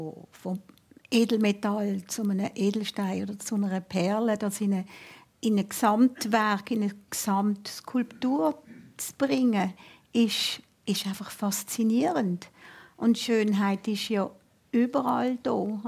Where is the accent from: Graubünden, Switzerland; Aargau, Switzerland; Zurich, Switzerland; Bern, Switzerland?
Bern, Switzerland; Interlaken; Also schon als Kind in Interlaken habe ich Bärli und kleine Steckli und schöne Steinli gesammelt